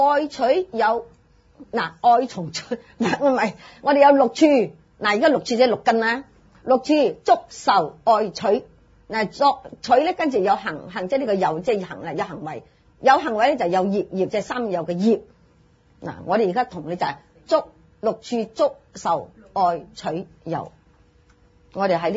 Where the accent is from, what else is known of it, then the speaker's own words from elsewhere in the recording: China; 我哋中国人咧深沉不露，你唔觉得我哋中国人深沉不露咩？